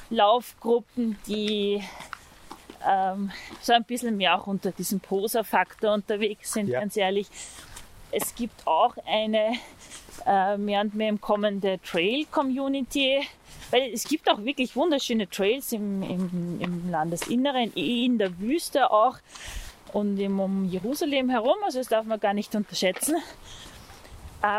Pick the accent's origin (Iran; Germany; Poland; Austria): Austria; Fels am Wagram, Lower Austria; ich komme aus Fels am Wagram und bin in Krems in die Schule gegangen. Also so die Wachau ist im Echt so ein Stück Heimat für mich.